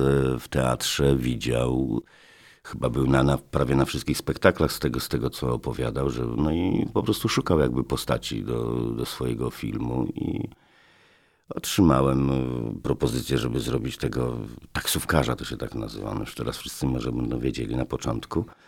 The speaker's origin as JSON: {"language": "Polish", "town": "Augustów", "region": "Podlaskie Voivodeship", "country": "Poland", "tie": "born or raised there", "said": "Bo ja jestem z bardzo dziwnego regionu, jak ja to nazywam Polska B. Ja się wychowałem w Augustowie, to jest daleko, daleko stąd, nad jeziorami."}